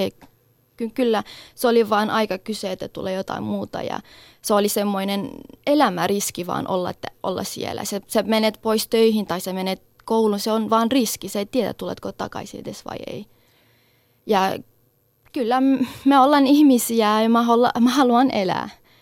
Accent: Syria; Finnish is a second language; kyllä mä oon syyrialainen ja se tarkoittaa sitä, että mä oon syyrialainen.

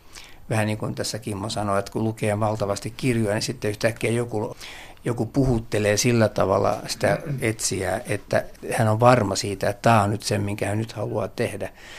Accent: Helsinki, Uusimaa, Finland; mä tultiin sitten ambulanssitaksilla tuolta Porista Helsinkiin kesäpaikalta, kun mä oon helsinkiläinen, niin täällä se piti leikata.

